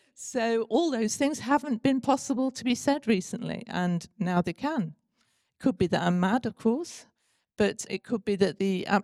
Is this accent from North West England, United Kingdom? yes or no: yes; Manchester, North West England, United Kingdom; It could be because I am a Mancunian, and you're not allowed to be one there, actually.